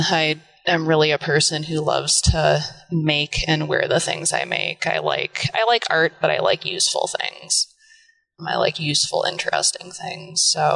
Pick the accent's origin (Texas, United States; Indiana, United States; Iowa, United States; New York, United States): Iowa, United States; I'm from Iowa. I was in Iowa City living there and had dropped out of college